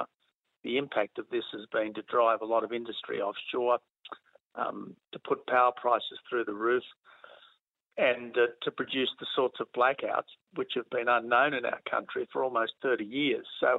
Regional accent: Australia; as an Australian who has lots of friends of Chinese background in Australia

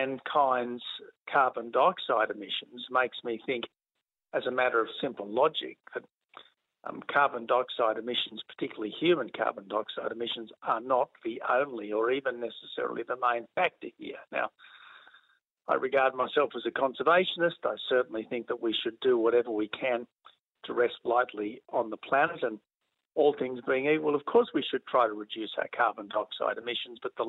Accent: Australia; as an Australian who has lots of friends of Chinese background in Australia

